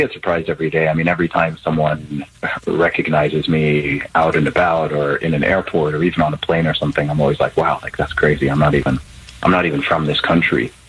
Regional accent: Saudi Arabia; also born or lived in England; I was born in England, grew up in Saudi Arabia, went to an American school, essentially up until fifth grade, was surrounded by a lot of Americans and Canadians, and then have a family background from Nigeria, and was going back to Nigeria every 2 or 3 years during my childhood.

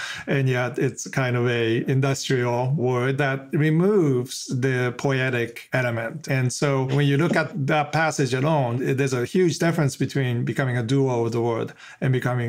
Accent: New Jersey, United States; also born or lived in Boston / Sweden / Kamakura, Japan; I was born in Boston. My father, being a research scientist, we spent a lot of time in other places as well, such as Sweden. But I went to grade school in Kamakura, Japan, and then I was back in New Jersey for middle school, high school

